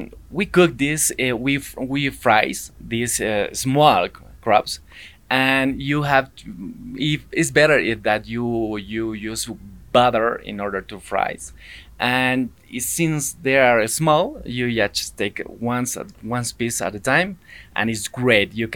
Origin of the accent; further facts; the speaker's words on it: Villamontes, Tarija, Bolivia; English is a second language; I'm from Villamontes.